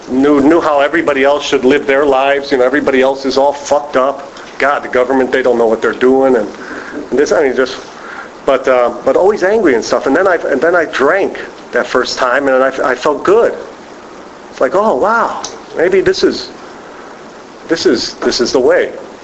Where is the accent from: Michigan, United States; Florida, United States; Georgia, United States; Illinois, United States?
Illinois, United States; Skokie; I grew up in Skokie, Illinois, which is a suburb of Chicago.